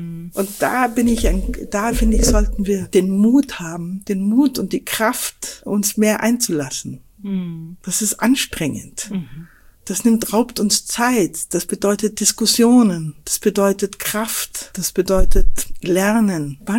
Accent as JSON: {"language": "German", "region": "Bavaria", "country": "Germany", "tie": "born or raised there", "said": "Ich bin in Bayern aufgewachsen, in einem kleinen Ort, in der Nähe eines Wallfahrtsorts, Birkenstein."}